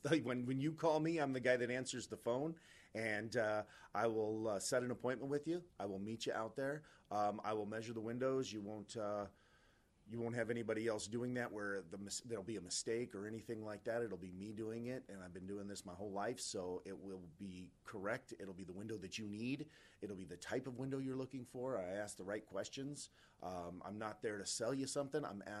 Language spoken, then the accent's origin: English; California, United States; moved away as an adult; If you want to know the true basics, I come from California.